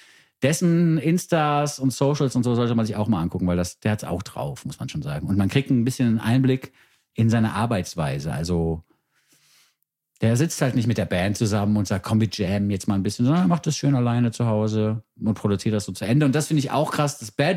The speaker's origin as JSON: {"language": "German", "town": "Frankfurt", "region": "Hesse", "country": "Germany", "tie": "born there", "said": "immer noch ein Platz in meinem Herzen, meine Geburtsstadt Frankfurt"}